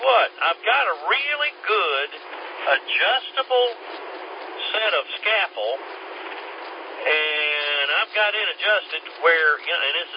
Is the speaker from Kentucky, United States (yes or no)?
yes; Kentucky, United States; And I'm originally from Kentucky.